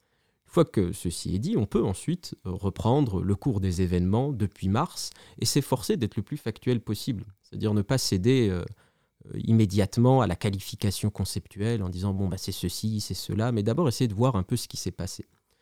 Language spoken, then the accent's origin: French; France; qui globalement chez nous en France a plutôt commencé en mars